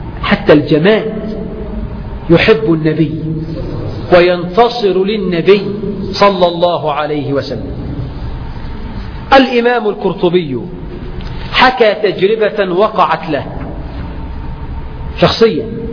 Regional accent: Egypt; يعني عندنا في مصر في اسم منتشر اسم شحات

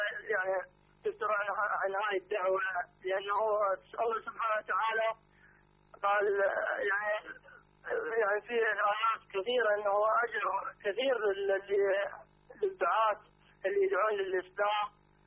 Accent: Baghdad, Baghdad Governorate, Iraq; شيخ أنا من بغداد من منطقة اليوسفية

